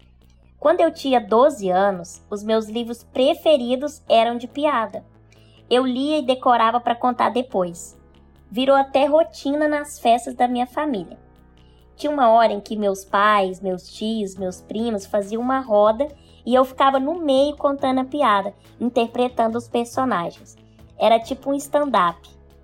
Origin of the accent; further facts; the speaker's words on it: Araxá, Minas Gerais, Brazil; A minha infância em Araxá, Minas Gerais, foi marcada por fisioterapia, exames, terapia ocupacional.